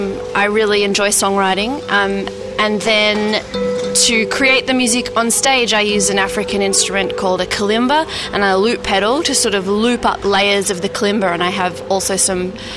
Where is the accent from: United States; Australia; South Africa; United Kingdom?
Australia; Melbourne, Victoria; now in Berlin, Germany; I come from Australia, from Melbourne, and I've been in Berlin for a few years.